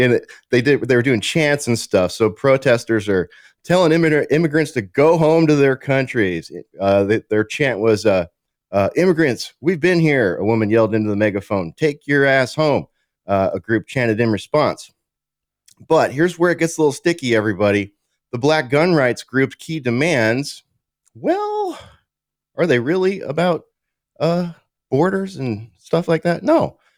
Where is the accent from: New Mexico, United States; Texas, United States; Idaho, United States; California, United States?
Texas, United States; Black gun rights activists demand closed borders in an Austin protest right here in my home state of Texas.